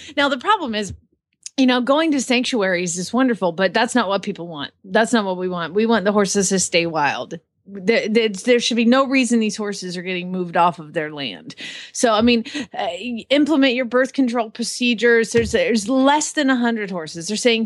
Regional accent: Georgia, United States; Yeah, I'm from Georgia. We didn't care.

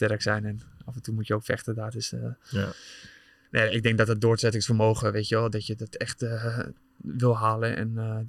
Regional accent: Netherlands; denk ik iets meer Fins dan Nederlands. Alleen, ik kan dat ook. Dat heb ik natuurlijk hier... ben ik opgegroeid in Nederland. Ja. Dus een mix van beide.

